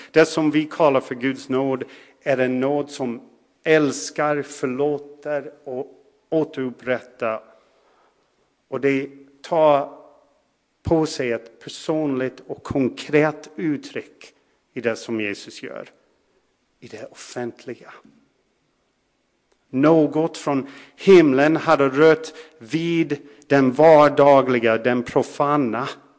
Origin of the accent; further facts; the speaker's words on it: Minnesota, United States; Elizabeth Johnson, pastor i Minnesota där jag växte upp, hon skrev i sin kommentar om Johannes 2 så här.